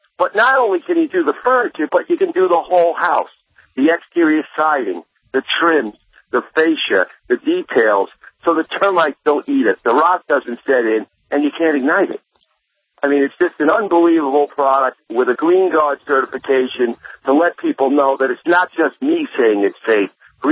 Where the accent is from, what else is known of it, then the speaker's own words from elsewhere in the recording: San Diego, California, United States; I'm from San Diego, and you know, the last time we talked, building in Haiti with that Bluewood product, and I remember standing in my place when there was that earthquake in San Diego while we were on the radio.